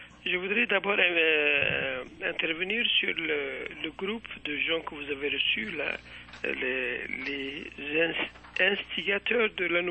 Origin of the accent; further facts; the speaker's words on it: Algeria; en tant qu'Algérien.